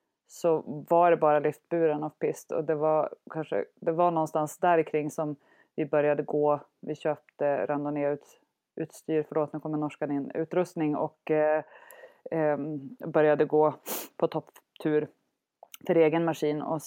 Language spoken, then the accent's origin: Swedish; Umeå, Västerbotten County, Sweden; now in Tromsø, Norway; Jag är 39 år. Jag kommer från Umeå, Sverige. Bor numera i Tromsö, Norge.